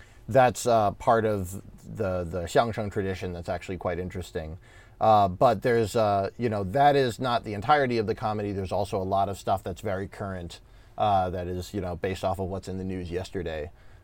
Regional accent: Newton, Massachusetts, United States; So I'm originally from Boston, grew up in Boston in the suburb Newton, Mass., if anyone's from Boston area.

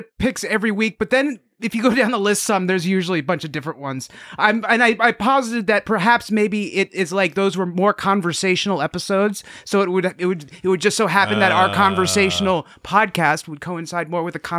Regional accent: United Kingdom; I'm British, I'm gonna skank.

